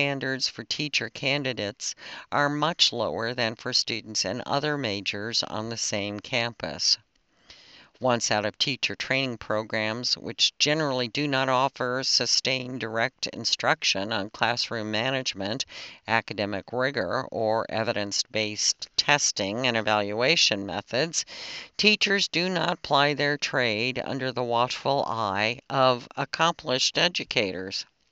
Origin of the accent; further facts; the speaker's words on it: Flora, Illinois, United States; I was the 14-year-old sports editor of my hometown newspaper, the Flora Daily News.